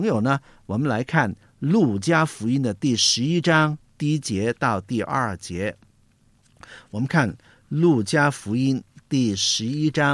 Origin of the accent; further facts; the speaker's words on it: China; 我们中国人有一个坏习惯，常常去批评别人